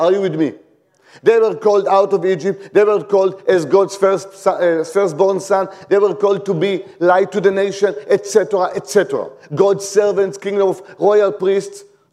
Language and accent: English; Israel; like I grew in Israel. I was born in Israel, yeah? I still live in Israel.